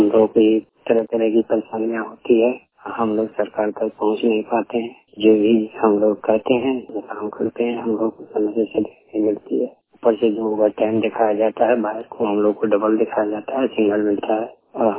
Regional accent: Uttar Pradesh, India; now in Delhi, India; मैं महाराजगंज जिला का रहने वाला हूँ और हम लोग काम करते हैं, हम तो गरीब मजदूर आदमी हैं, हम लोग काम करते हैं दिल्ली में।

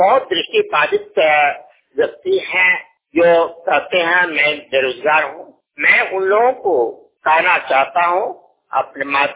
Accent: Jharkhand, India; मैं ग्राम पोस्ट डाणे थाना प्रयाहाट जिला गोड्डा का रहने वाला हूँ।

